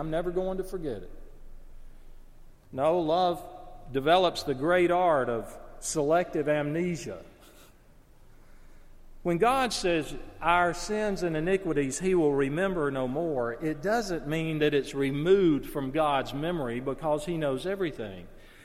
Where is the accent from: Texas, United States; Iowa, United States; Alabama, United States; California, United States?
Alabama, United States; You know, I mean, I was from Alabama. I told you, we were smart.